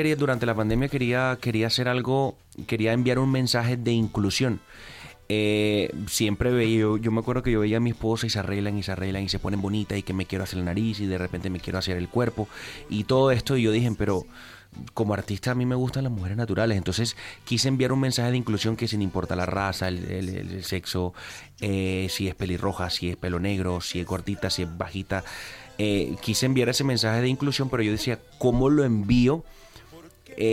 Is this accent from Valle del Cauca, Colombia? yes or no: no; Barranquilla, Atlántico, Colombia; Barranquillero currambero, como le llaman allá en mi tierra.